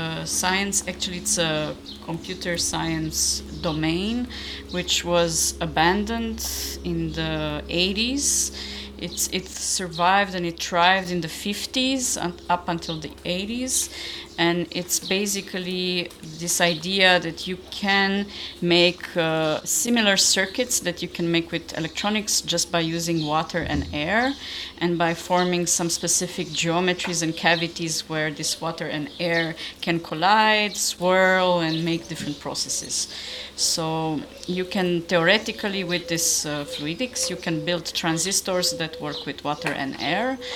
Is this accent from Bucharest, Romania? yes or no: no; Timișoara, Timiș County, Romania; English is a second language; now in Berlin, Germany; I'm originally from Timișoara, so the west side of the country, and I've been developing my practice for over 10 years in Berlin.